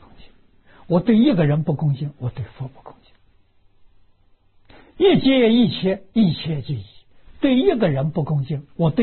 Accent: China; 你是我们中国人所讲的君子

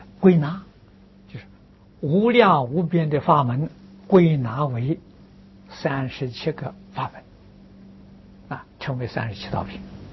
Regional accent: China; 我们中国人常讲的玉皇大帝呀

